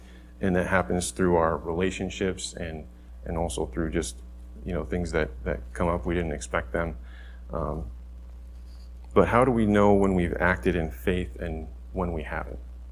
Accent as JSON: {"language": "English", "region": "Massachusetts", "country": "United States", "tie": "born or raised there", "said": "So first off, I grew up in Massachusetts. I'm a native New Englander."}